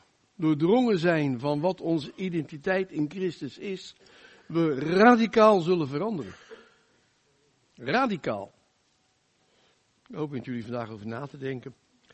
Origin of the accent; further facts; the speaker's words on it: Rotterdam, South Holland, Netherlands; Ik kom uit Rotterdam, dat kan je niet horen denk ik, maar daar kom ik wel vandaan. 25 jaar als voorganger in Spijkenisse gediend en 8 jaar in Den Haag. En we nu weer terug wonend in Rotterdam, met echte Rotterdamse humor.